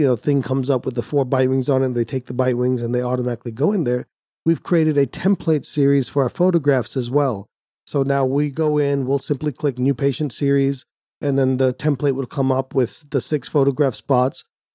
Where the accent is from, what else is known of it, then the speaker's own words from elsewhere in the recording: India; Being Indian, I like free.